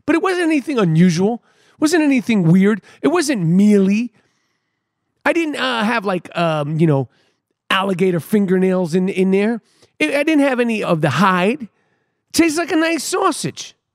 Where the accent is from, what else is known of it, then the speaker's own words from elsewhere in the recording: New York City, New York, United States; Growing up in New York City, they probably still have it.